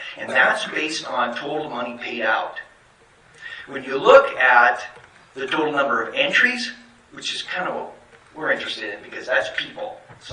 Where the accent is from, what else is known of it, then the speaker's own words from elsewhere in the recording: Idaho Falls, Idaho, United States; I'm from Idaho Falls.